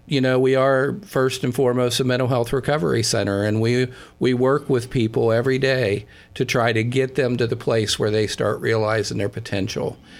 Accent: Newark, New Jersey, United States; You know, I grew up in Newark and was a middle class kid, working class family, and I didn't experience homelessness.

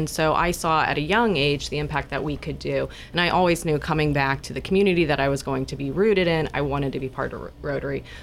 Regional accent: Warren, Ohio, United States; So I grew up in Warren, Ohio, and I had an opportunity of doing this multiple times as a kid.

